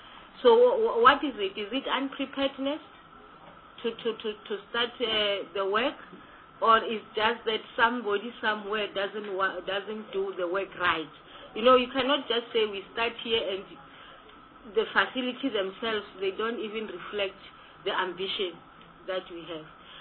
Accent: Mpumalanga, South Africa; I come from Pumala. They have to transport from Nelspruit to my area in the former Kwandebele, which is very far.

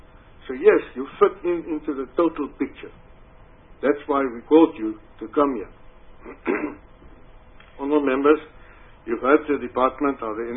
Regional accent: Northern Cape, South Africa; I am from the Northern Cape

